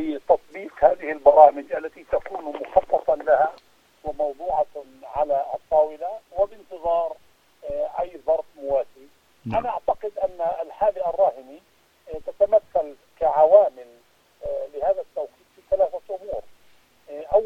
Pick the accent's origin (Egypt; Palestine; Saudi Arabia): Palestine; وبالتالي نحن كفلسطينيين ندرك أن يعني علينا بتضافرنا بجهودنا بعملنا المشترك